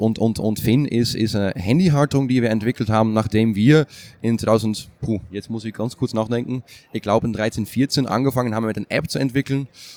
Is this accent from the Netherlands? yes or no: yes; Netherlands; German is a second language; now in Austria; Das macht das alles sehr kompliziert, weil ich bin Holländer in Österreich. Und habe dementsprechend auch Deutsch gelernt in Österreich.